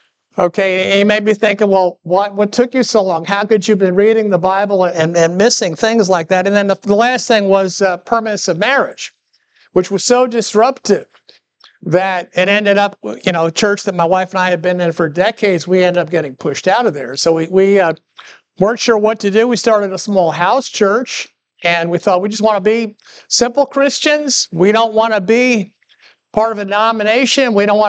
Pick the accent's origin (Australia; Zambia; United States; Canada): United States; New Jersey; So I grew up in New Jersey, which is New Jersey people are famous for being very blunt.